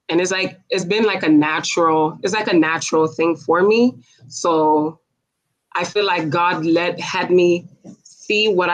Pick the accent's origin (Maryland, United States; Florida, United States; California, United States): Florida, United States; Miami; I was born and raised in Miami.